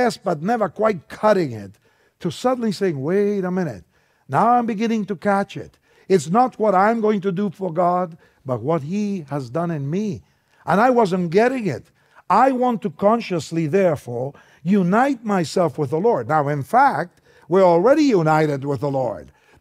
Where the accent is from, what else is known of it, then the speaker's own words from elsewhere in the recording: Argentina; English is a second language; I came from Argentina to go to Multnomah School of the Bible. Now it's a seminary, but I was just a student. I came for 1 year to study